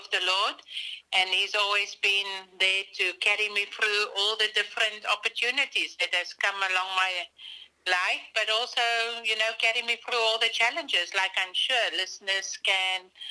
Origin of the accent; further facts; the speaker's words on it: South Africa; I'm from South Africa originally, and I was blessed to grow up in a Christian family.